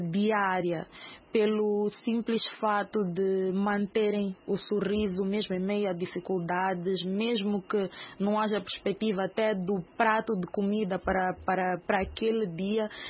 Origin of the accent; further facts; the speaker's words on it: Mozambique; Nós, como moçambicanas